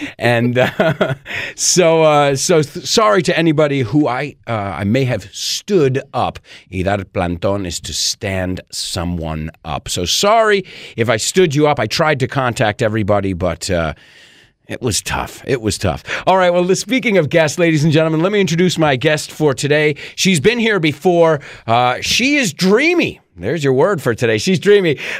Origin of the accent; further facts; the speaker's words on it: United States; I'm an American. We left Europe because we didn't agree with that.